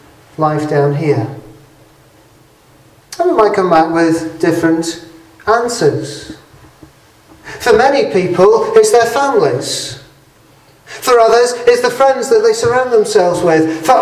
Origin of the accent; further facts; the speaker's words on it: England, United Kingdom; Well, I'm English